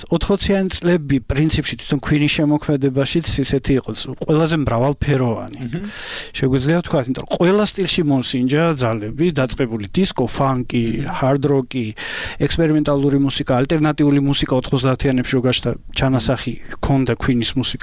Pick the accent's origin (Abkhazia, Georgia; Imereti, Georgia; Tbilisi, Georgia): Imereti, Georgia; Kutaisi; born or raised there